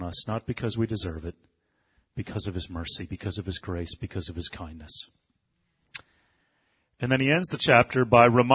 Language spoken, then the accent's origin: English; Michigan, United States; moved away; They both have to do with my home state of Michigan, because I've been there twice in the past year